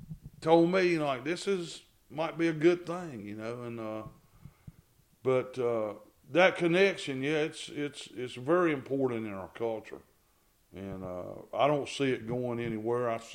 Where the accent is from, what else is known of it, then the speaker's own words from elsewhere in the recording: the South, United States; But I got to say, the South, I'm glad I'm a Southerner.